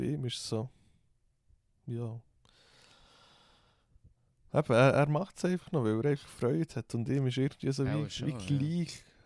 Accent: Switzerland

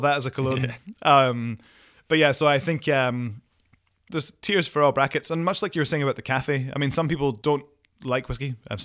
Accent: Scotland, United Kingdom; I'm from Angus, so it was my local distillery when I grew up.

